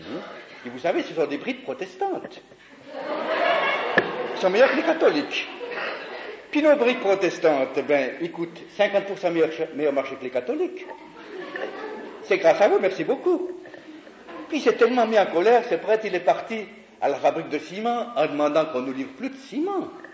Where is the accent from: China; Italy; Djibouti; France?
Italy; je suis italien, je ne suis pas étranger.